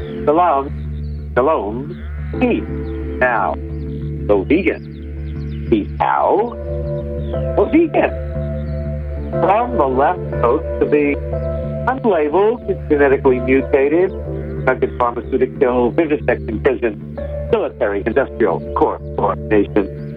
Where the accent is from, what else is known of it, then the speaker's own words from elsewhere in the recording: New York City, New York, United States; And I'm from New York City. I used to have pizza every day, practically every day, coming home from school.